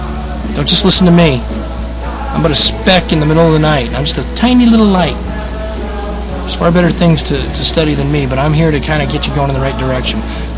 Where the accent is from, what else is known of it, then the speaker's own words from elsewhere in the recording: South Weymouth, Massachusetts, United States; born there; also born or lived in Boston; I was born in Boston, actually, I was born in South Weymouth, Massachusetts. In the back of a cab, my grandfather's cab, on the way to the hospital.